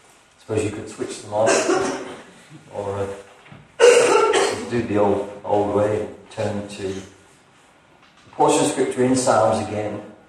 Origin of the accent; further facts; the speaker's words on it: North East England, United Kingdom; and I'm from County Durham, and it's been like nearly 2 years since I was here last.